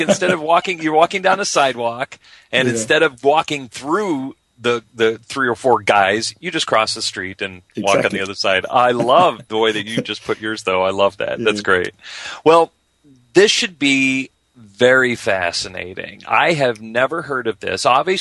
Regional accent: United States; born there; Mine does, too, and I've been here, you know, all my life. I was born in America, so, yeah.

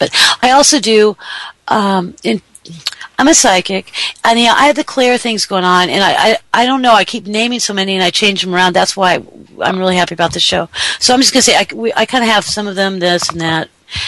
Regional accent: Atlanta, Georgia, United States; remember I'm from Atlanta.

